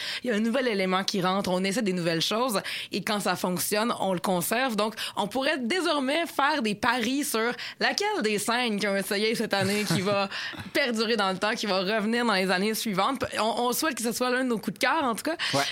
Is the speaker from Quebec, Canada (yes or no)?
yes; Quebec, Canada; Je viens du Bas-Saint-Laurent